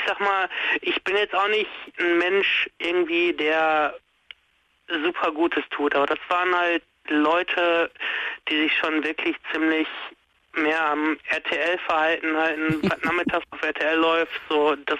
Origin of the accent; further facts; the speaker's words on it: North Rhine-Westphalia, Germany; Ich komme aus dem Ruhrgebiet, so.